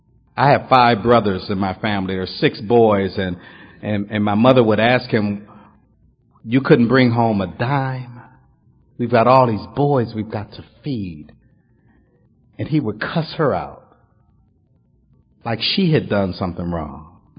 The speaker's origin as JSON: {"language": "English", "town": "Watts", "region": "California", "country": "United States", "tie": "born or raised there", "said": "And in my neighborhood where I grew up in Watts, y'all, and tough place to grow up."}